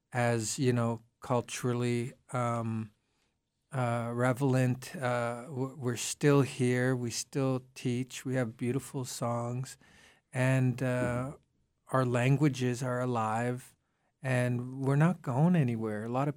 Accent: Manitoba, Canada; I'm Anishinaabe from Manitoba

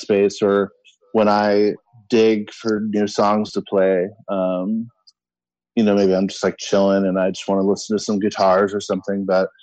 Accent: Ketchikan, Alaska, United States; now in Seattle, United States; I live in Seattle. I was born and raised in Ketchikan, so I do have roots in Alaska.

